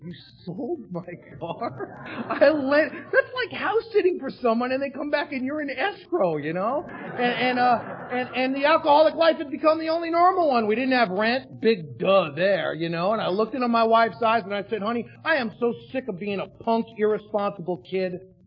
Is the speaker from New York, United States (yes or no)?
yes; New York City, New York, United States; I had as a kid growing up in the Bronx and visiting Manhattan once or twice a year